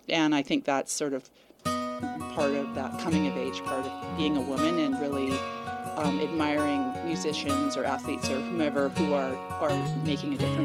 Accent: Nanaimo, British Columbia, Canada; We're both from Nanaimo, so that's where we had met.

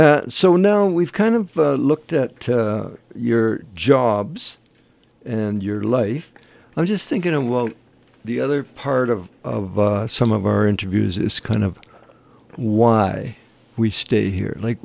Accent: Burnaby, British Columbia, Canada; Now, when I was brought up in Burnaby, my dad wanted me to be to take over his shoe store

